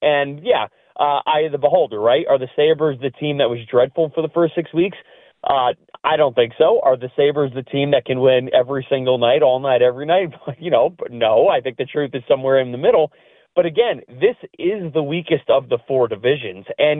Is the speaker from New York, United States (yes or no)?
yes; New York, United States; I'm from Long Island